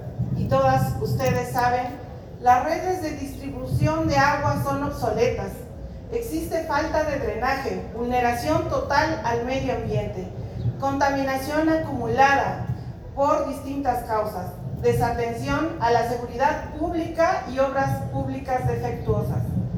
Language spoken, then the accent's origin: Spanish; Apan, Hidalgo, Mexico; aquí en Apan, Hidalgo, de donde soy originaria.